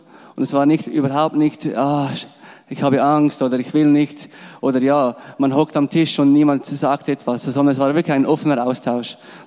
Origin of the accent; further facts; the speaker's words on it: Switzerland; aber ich als Schweizer oder wir sind eher ein bisschen für uns und ja, so ist es uns angenehm